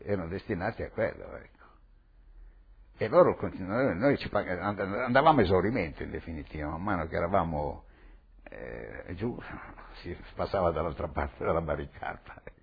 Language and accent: Italian; Liguria, Italy; arriva un gruppo, fra i quali c'era uno di Genova, che essendo liguri ci siamo messi a parlare